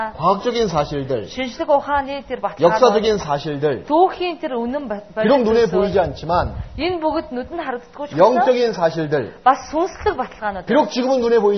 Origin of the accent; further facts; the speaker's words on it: South Korea; 전 한국에서 태어난.